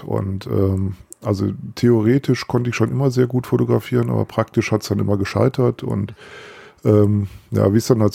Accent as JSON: {"language": "German", "region": "Hesse", "country": "Germany", "tie": "born there", "lives_now": "Dieburg, Germany", "said": "ich wohne in Dieburg, geboren wurde ich allerdings in Nordhessen, aber das führt dann jetzt zu weit. Bin reichlich 50 Jahre alt"}